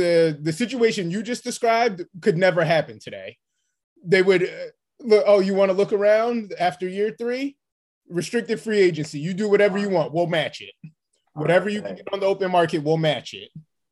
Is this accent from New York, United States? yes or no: yes; New York, United States; I'm from New York, so hey.